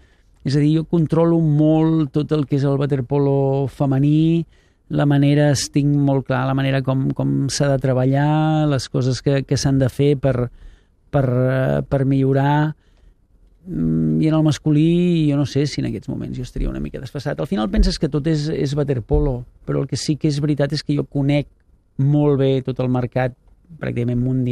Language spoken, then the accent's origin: Catalan; Sant Andreu, Catalonia, Spain; malgrat que jo sóc de Sant Andreu i he estat també molts anys a Sant Andreu